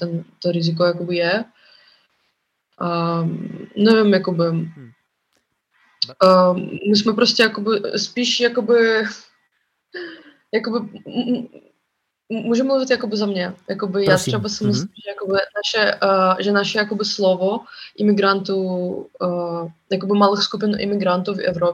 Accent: Russia; Czech is a second language; i když jsme z Ruska

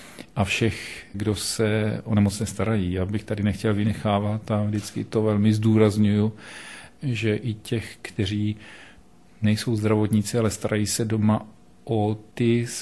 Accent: Prague, Czechia; protože pocházím z Prahy

